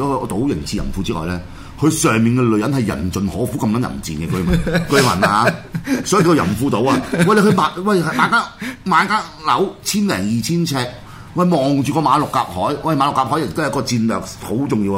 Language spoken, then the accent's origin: Cantonese; Taishan, Guangdong, China; 我台山人嚟，我阿媽開平人嚟噶嘛，